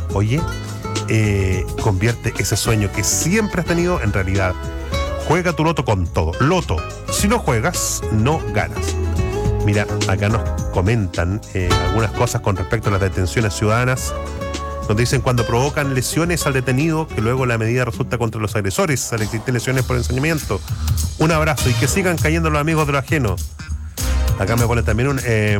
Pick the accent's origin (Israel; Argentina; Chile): Chile; nosotros nunca hemos dado como chilenos